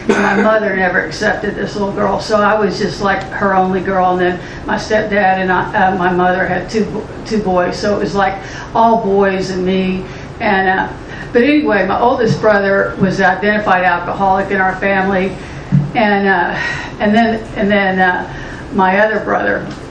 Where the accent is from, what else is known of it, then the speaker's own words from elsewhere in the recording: Corpus Christi, Texas, United States; I grew up in Corpus, and there's six of us kids.